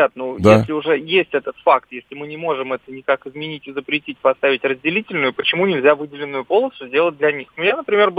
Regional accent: Moscow, Russia; born there; Я также родился в Москве, хотя родители родились не в Москве.

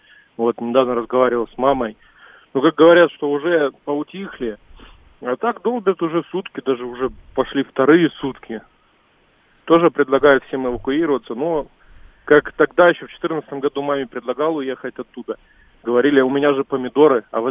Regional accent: Luhansk Oblast, Ukraine; born there; Я сам тоже родился в ЛНР. Сейчас там родители, город Саханов.

